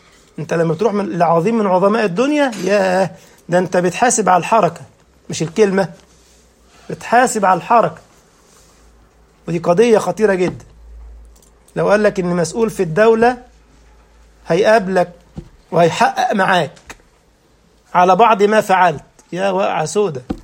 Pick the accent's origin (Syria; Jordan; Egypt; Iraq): Egypt; accent: Egyptian; أنا بتكلم مصري